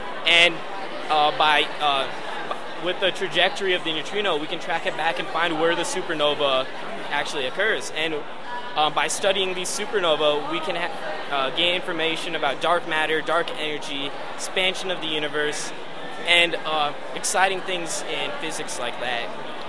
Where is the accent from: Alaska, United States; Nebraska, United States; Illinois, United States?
Illinois, United States; I'm from the United States of America, near Chicago.